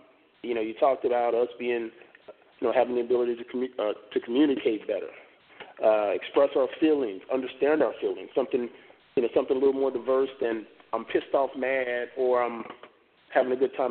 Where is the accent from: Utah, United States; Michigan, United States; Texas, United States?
Texas, United States; Houston; Oh, by the way, I'm from Houston.